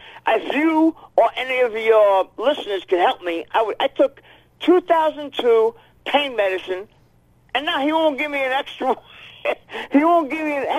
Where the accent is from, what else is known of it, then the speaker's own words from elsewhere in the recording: Bronx, New York, United States; I said, listen, stop it right there. I'm from the Bronx. I know you're lying.